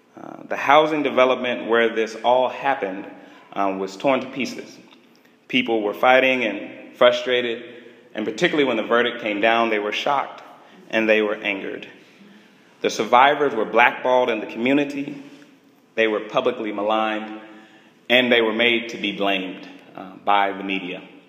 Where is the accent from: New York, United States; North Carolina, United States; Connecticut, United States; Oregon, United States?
North Carolina, United States; Greensboro; So I want to start by giving you some context where I come from. I was born in North Carolina, and most of my young adulthood and maturity came by way of Greensboro.